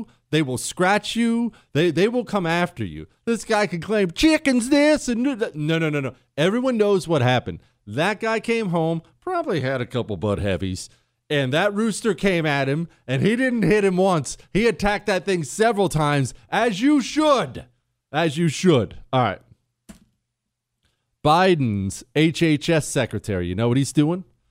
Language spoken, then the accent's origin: English; Montana, United States; I've been around farms. I grew up in Montana. I've been around ranches